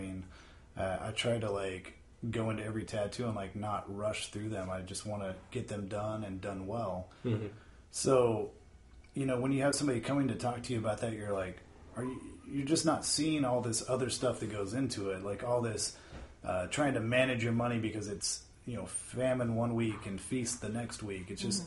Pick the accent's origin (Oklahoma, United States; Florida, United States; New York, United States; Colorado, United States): Oklahoma, United States; growing up in Oklahoma, there weren't tattoo shops.